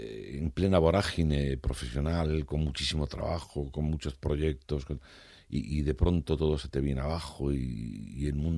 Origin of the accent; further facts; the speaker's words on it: Morocco; moved away; En principio éramos mi hermana y yo los que vinimos de Marruecos, ¿no?